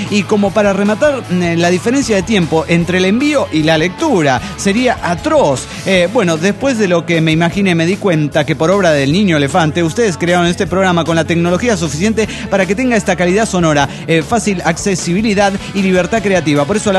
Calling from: Mar del Plata, Buenos Aires Province, Argentina; de Mar del Plata en Chichinales.

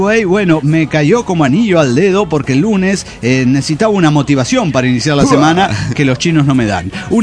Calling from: Nezahualcóyotl, State of Mexico, Mexico; de Nezahualcóyotl, México.

